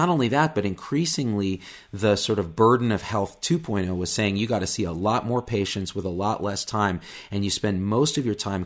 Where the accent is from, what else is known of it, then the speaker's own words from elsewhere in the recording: Clovis, United States; when I grew up in Clovis, I played guitar.